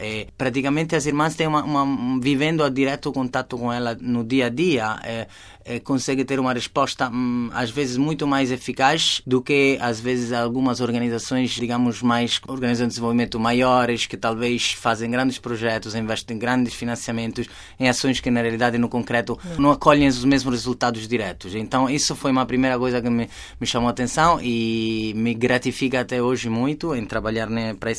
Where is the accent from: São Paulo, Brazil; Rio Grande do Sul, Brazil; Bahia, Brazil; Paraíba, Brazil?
São Paulo, Brazil; Portuguese is a second language; also born or lived in Italy; Passei a minha adolescência em São Paulo, no Brasil.